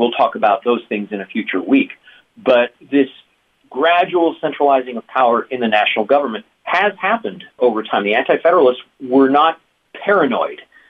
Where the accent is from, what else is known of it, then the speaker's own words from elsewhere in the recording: United States; And I don't say that because I'm an American.